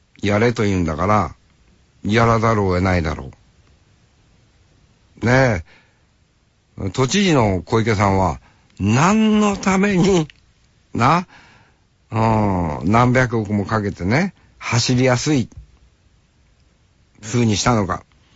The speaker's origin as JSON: {"language": "Japanese", "region": "Hokkaido", "country": "Japan", "said": "まあ俺はね、その北海道民としてですね、札幌市民じゃないですから、足郎町民ですからね"}